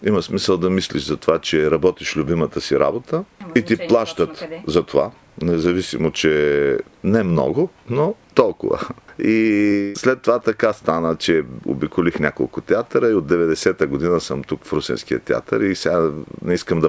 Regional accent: Tryavna, Gabrovo Province, Bulgaria; аз съм от едно малко много хубаво градче, Трявна се казва, което русенци добре познават

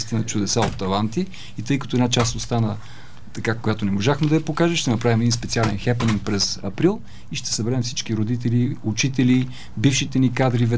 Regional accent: Sofia, Sofia City, Bulgaria; Не, аз съм от Красно село, не съм от Драгалевци.

